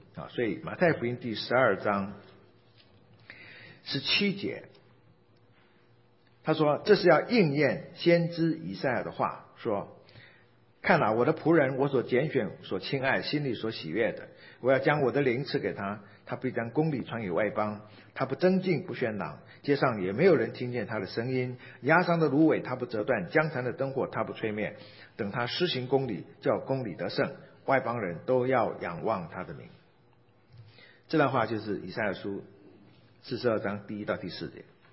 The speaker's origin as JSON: {"language": "Chinese", "country": "China", "said": "我们中国人也总是很期望在这个社会中有一个包青天。"}